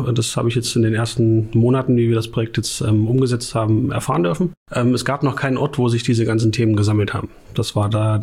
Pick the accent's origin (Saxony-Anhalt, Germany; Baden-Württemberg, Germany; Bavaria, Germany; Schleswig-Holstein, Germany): Saxony-Anhalt, Germany; Und dann nach ein paar Jahren in anderen Städten und im Ausland kam ich dann wieder zurück in die Heimat. Also ich bin auch im Salzlandkreis aufgewachsen.